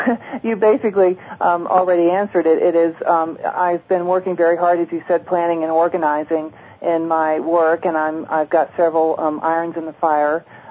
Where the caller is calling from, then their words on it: Arizona, United States; I'm in the White Mountains, eastern Arizona.